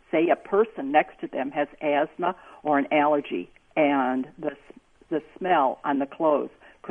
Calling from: Rock Island, Illinois, United States; I'm calling from Rock Island.

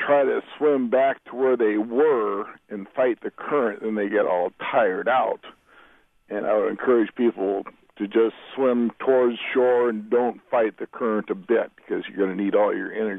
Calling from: Kelly, Iowa, United States; I'm calling from Kelly, Iowa.

